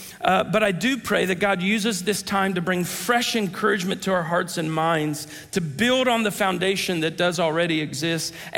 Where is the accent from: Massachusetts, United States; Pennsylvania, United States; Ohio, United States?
Ohio, United States; We moved from Ohio, where I grew up, and where we were living and doing ministry at the time.